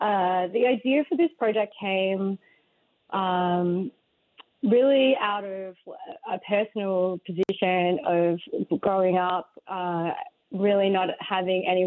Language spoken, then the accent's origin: English; Australia; Yes, I am. I'm from Australia.